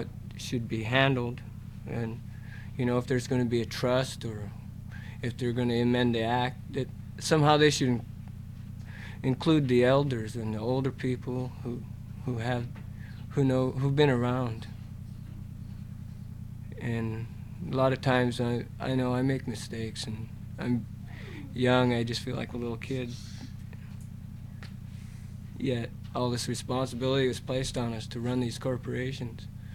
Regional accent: Kinnick, Alaska, United States; I'm from Kinnick, near Anchorage. I'm enrolled in a village corporation and Cook Inlet Regional Corporation.

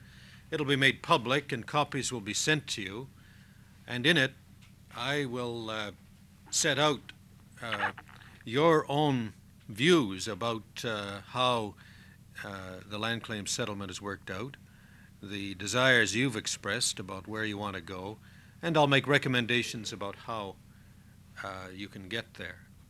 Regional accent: Canada; I should say that I'm from Canada myself. I spent 3 years in the Canadian Arctic

